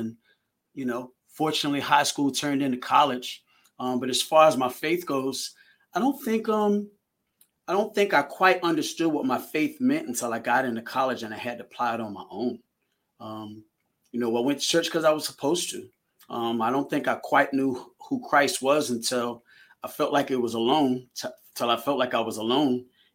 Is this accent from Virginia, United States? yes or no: yes; Manassas, Virginia, United States; also born or lived in Haymarket, Virginia; Well, I was born in, I'm from Manassas, Virginia.